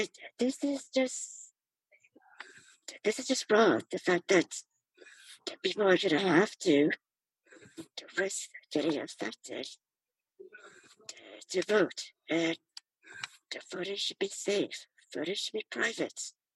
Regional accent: United States; So, you know, disabled, I'm Asian American, I'm a woman, I'm a night owl, you know, I have lots of faith.

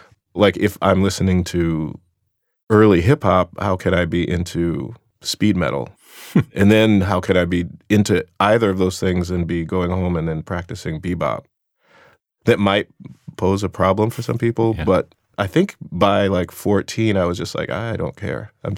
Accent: Minneapolis, Minnesota, United States; I grew up in Minneapolis. There was a big rock scene there

